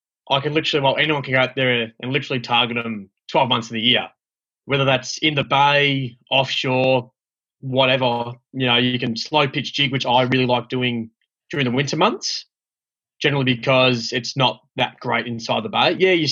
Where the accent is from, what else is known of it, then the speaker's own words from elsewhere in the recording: Geelong, Victoria, Australia; 21 years old. I am from Geelong. I work at Trelly's Fishing World in Geelong.